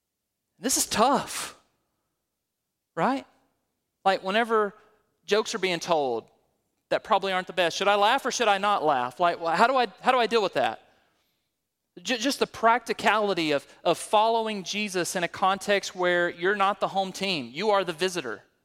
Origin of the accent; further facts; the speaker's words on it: Alabama, United States; I found a job at a lumberyard part-time in Kansas City in the winter, and I'm from Alabama.